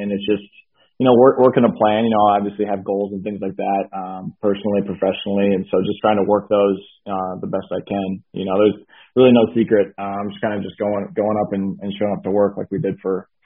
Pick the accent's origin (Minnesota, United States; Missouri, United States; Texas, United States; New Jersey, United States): Minnesota, United States; You know, growing up in Minnesota, it's just always been so damn cold, so I'm ready to get into some, like, warm weather year-round.